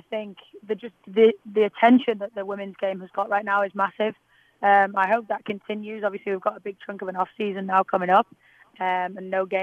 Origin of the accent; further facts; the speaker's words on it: England, United Kingdom; growing up in England, it was only ever football.